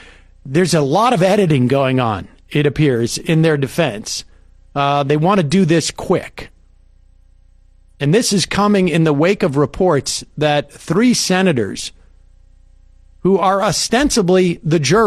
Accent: Worcester, Massachusetts, United States; So good luck to those teachers up there in Worcester, my hometown.

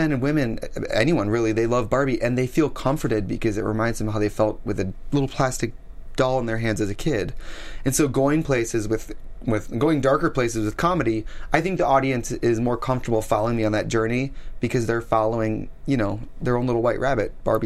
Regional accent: Wisconsin, United States; I'm from Wisconsin.

